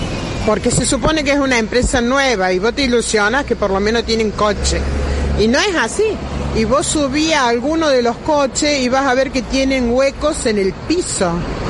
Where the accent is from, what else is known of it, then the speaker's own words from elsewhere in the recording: Argentina; desde acá para la ciudad universitaria o en barrio Primero de Mayo, de donde yo soy